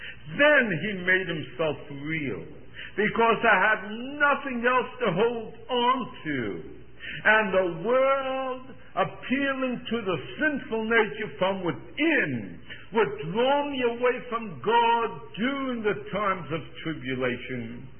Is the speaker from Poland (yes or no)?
yes; Poland; We were very poor when we came from Poland. We lived in the ghetto. We couldn't get out of the ghetto.